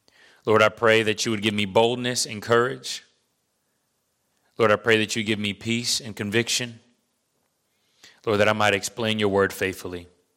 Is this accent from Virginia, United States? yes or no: yes; Virginia Beach, Virginia, United States; Maybe if you're like me, I grew up in Virginia Beach.